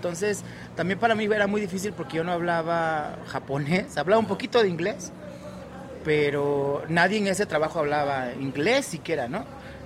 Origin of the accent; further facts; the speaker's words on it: Mexico; yo como lo mexicano me salió